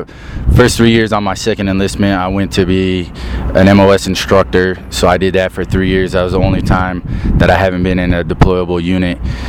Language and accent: English; Florida, United States; Growing up in Florida with all that heat and humidity, I'm a very much a tropical person